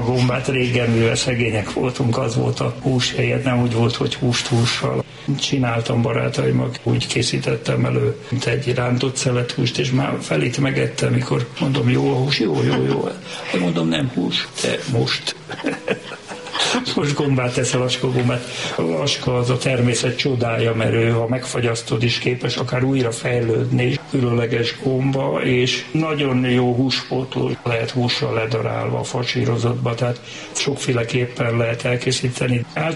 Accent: Budapest, Hungary; born or raised there

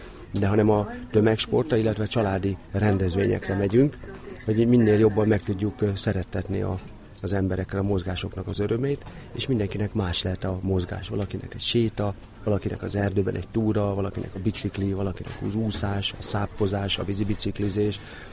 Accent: Lake Balaton, Hungary; mivel én ide születtem a Balatonra, ami azt jelenti, hogy nem érdem itt élnem

